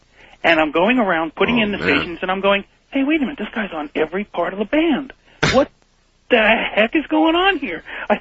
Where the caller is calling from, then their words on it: Hicksville, New York, United States; from Hicksville, Long Island.